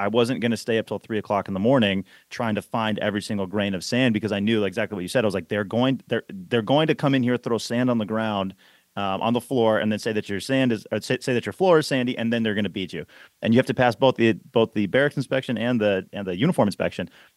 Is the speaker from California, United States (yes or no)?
no; Milwaukee, Wisconsin, United States; I grew up in Milwaukee, Wisconsin.